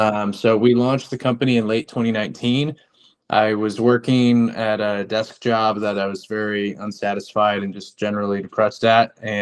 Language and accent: English; Chicago, Illinois, United States; And so for me, my favorite ice cream memory was I grew up in Chicago and we'd go vacation in South Haven, Michigan.